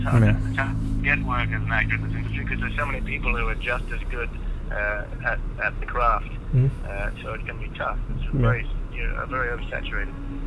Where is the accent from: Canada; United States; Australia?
Australia; I'm Australian. I grew up in Australia, and we have a fairly limited history, especially compared to the rest of the world.